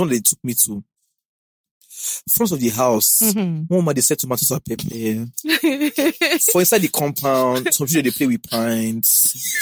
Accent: Warri, Delta, Nigeria; now in Lagos, Nigeria; You came from Ondo or Akure, you came from Ibadan, I came from Warri.

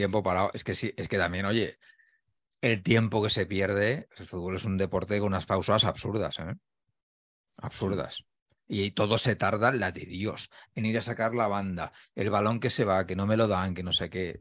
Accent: Spain; como los españoles vamos con 2, pues todo el rato, transportador de ángulo

